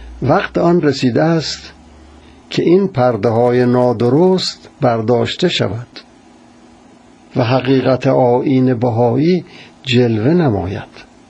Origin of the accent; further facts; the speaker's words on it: Iran; آیا ما که ایرانی هستیم نباید بدانیم